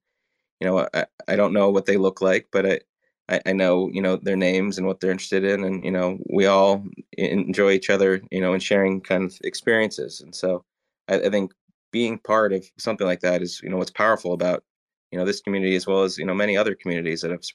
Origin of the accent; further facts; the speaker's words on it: United States; accent: American; I'm American. I guess you heard from the accent.